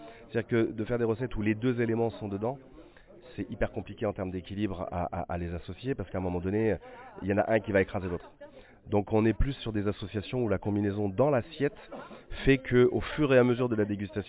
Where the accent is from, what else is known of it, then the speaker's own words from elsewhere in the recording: Réunion, France; also born or lived in Alsace; Moi je suis de l'île de La Réunion du côté de mon père, mais je suis né en Alsace où mon père travaillait à l'époque. Donc j'ai vécu quelques années en Alsace, mais sinon j'ai grandi et j'habite à l'île de La Réunion.